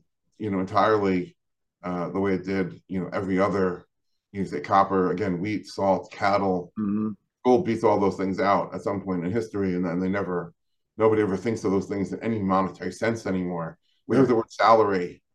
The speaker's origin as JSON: {"language": "English", "country": "United States", "said": "I do think, as an American, I think I have the right to say this, and I've traveled pretty extensively around the world. I think we Americans understand gold least by far."}